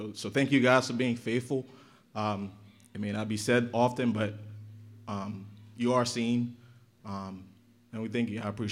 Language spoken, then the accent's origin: English; Brooklyn, New York, United States; I am Haitian from Brooklyn.